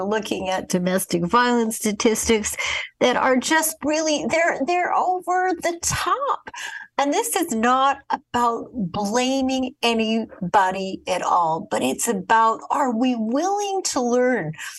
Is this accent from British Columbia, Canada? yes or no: no; Winnipeg, Manitoba, Canada; when I was a child growing up in Winnipeg, Canada